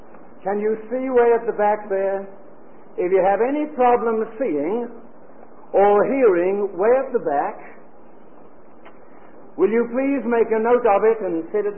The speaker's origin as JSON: {"language": "English", "region": "England", "country": "United Kingdom", "said": "I'm sure as an Englishman I don't understand why"}